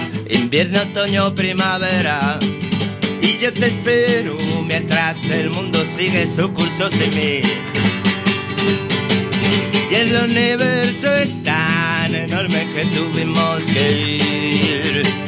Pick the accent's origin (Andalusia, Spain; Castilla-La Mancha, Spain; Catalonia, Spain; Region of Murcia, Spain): Catalonia, Spain; Barcelona; más que soy de Barcelona